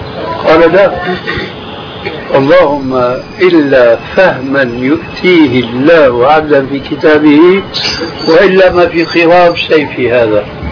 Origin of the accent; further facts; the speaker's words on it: Syria; كلنا نحن سوريين